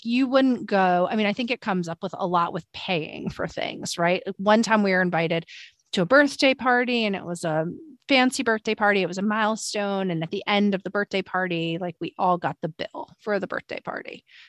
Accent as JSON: {"language": "English", "region": "New York", "country": "United States", "said": "I'm telling you, as a New Yorker, you're going to have to do it, because how do you wear a skirt?"}